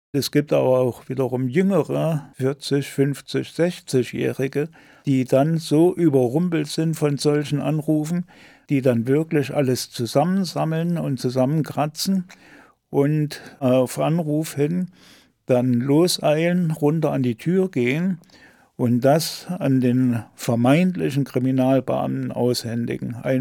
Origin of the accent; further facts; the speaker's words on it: Switzerland; ich kann mir hier in Deutschland auch als Schweizer einen Telefonanschluss anmelden und switche den dann so um, dass bei mir in der Schweiz das Telefon klingelt.